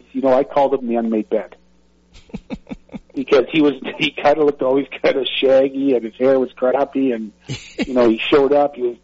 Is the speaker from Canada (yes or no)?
yes; Saskatoon, Saskatchewan, Canada; the whole way back to my hometown to Saskatoon, which is about 1:15